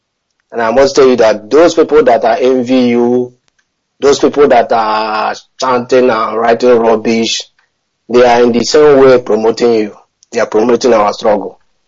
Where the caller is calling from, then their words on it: Malaysia; I'm calling from Malaysia.